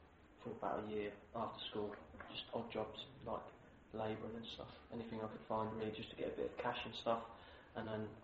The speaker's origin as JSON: {"language": "English", "town": "Ipswich", "region": "East of England", "country": "United Kingdom", "tie": "born there", "said": "I was born in Ipswich, in 1991 in Ipswich Hospital."}